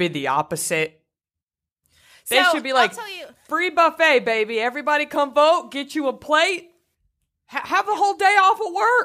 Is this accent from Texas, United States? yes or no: yes; Garland, Texas, United States; some members of your team were just in my hometown of Garland, Texas.